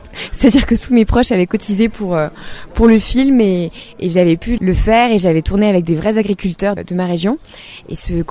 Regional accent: Brittany, France; Exactement. Je suis bretonne.

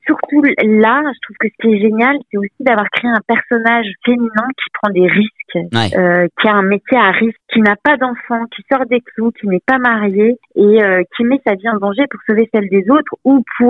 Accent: Brittany, France; je connais pas bien du tout la montagne. Je viens de Bretagne.

